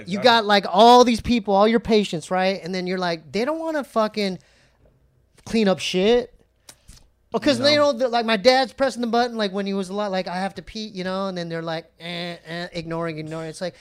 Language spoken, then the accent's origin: English; San Diego, California, United States; born there